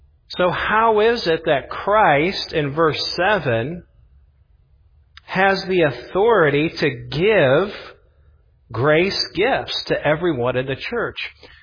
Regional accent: Indianapolis, Indiana, United States; I grew up in Indianapolis and watching the Pacers

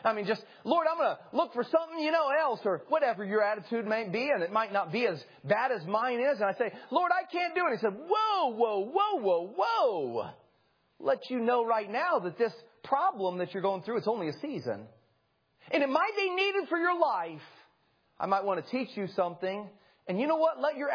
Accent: Midwest, United States; I grew up in the Midwest and it would get winter.

